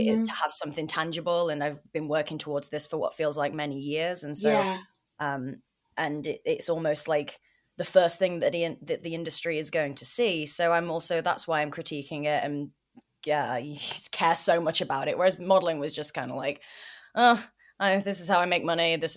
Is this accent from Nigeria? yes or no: no; Chester, North West England, United Kingdom; Yeah, I grew up in this really small town, actually in England, called Chester